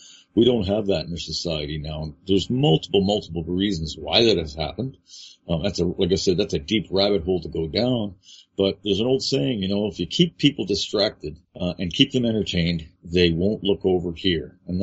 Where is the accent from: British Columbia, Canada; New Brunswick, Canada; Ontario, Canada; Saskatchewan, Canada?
Ontario, Canada; Toronto; When I grew up as a child in Canada, my parents knew everybody. For two blocks around me in downtown Toronto, and I grew up on Dury Street in downtown Toronto, probably one of the roughest areas in Toronto now.